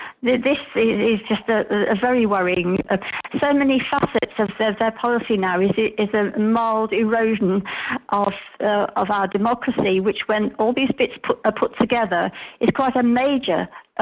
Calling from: Alicante, Valencian Community, Spain; Alicante.

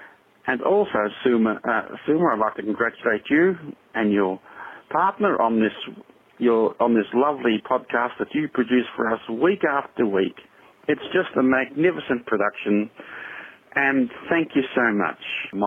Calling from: Melbourne, Victoria, Australia; I'm calling from Melbourne, Australia.

